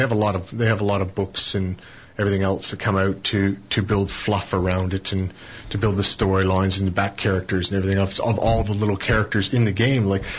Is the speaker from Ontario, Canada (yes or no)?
yes; Toronto, Ontario, Canada; now in Tasmania, Australia; Like originally growing up in Toronto